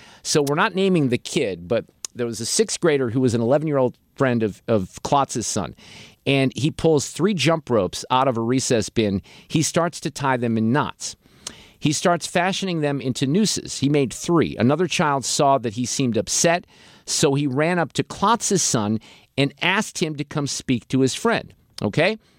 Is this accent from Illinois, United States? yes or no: yes; Niles, Illinois, United States; also born or lived in Park Ridge / Morton Grove; I grew up in Niles Park Ridge in Morton Grove, very close to Evanston.